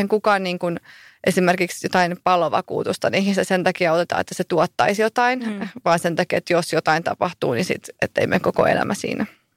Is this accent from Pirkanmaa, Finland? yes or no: yes; Tampere, Pirkanmaa, Finland; Siis mä oon Tampereelta kotoisin